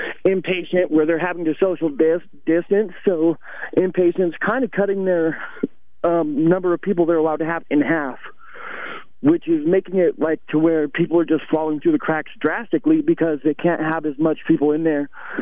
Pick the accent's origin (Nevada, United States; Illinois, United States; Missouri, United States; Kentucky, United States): Nevada, United States; Reno; also born or lived in Sacramento, California; I grew up in Reno, Nevada, and Sacramento, California. I kind of bounced back between those two places.